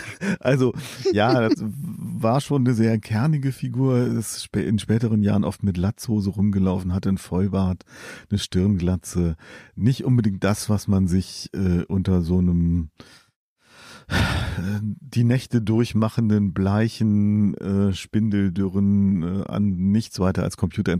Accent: Germany; accent: German; Ich kann nicht beurteilen, wie deutsch mein Akzent wirklich klingt, wenn ich Englisch spreche.

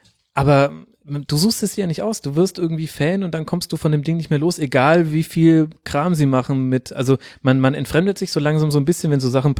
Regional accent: Bavaria, Germany; ich komme aus Mittelfranken.

